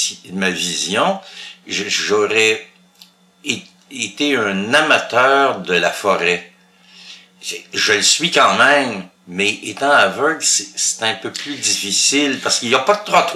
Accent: Laval, Quebec, Canada; also born or lived in Montreal; l'hôpital où je suis né était à Montréal. Mais 3-4 jours plus tard, j'ai été rapatrié à Sainte-Rose, au nord de l'île de Laval. Et j'ai vécu là jusqu'à 19 ans. Et c'était une très ancienne maison, construite en 1799.

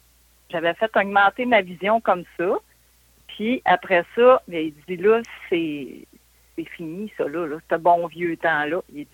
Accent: Beauport, Quebec, Canada; Moi, je suis née à Québec. J'ai passé mon enfance à Beauport et j'ai 52 ans, donc je suis née en 68.

